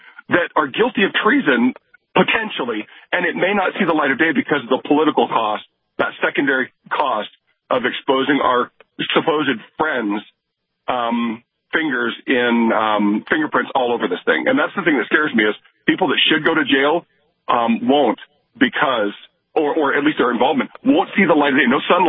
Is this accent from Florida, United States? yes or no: no; Idaho, United States; I'm a conservative. That guy's from my home state of Idaho